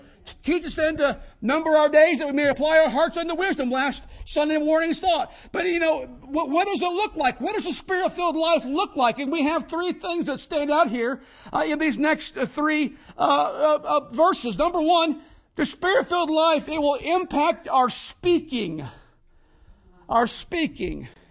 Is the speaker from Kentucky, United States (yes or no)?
no; Indiana, United States; also born or lived in Ohio; that was what my life was about in the morning as a young man growing up in Indiana and Ohio.